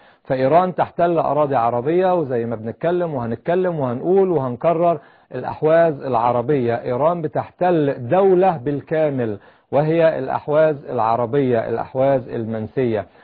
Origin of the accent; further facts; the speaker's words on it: Egypt; انا كمصري لن اقبلها